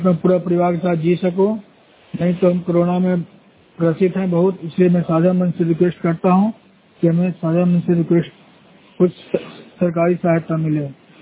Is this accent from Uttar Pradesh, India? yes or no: yes; Fatehpur, Uttar Pradesh, India; now in Manesar, India; मैं उत्तर प्रदेश का रहने वाला हूँ, फतेहपुर का, और मैं यहाँ हरियाणा में रहता हूँ, माने IMT मानेसर कासर गुड़गांव में रहता हूँ